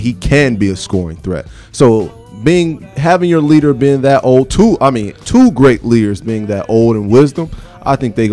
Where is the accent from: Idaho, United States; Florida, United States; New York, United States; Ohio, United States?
Ohio, United States; I'm from Ohio, LeBron's from Ohio